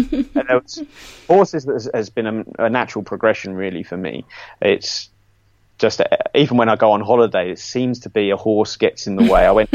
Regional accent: Cheshunt, East of England, United Kingdom; I was born in Chesant, and we had a yard down there at Goff's Oak, which I think we had a small holding there

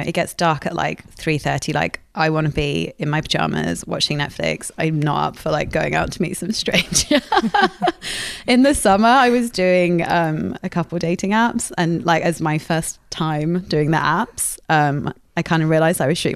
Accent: Paris, Île-de-France, France; my mum was a painter when I grew up in Paris.

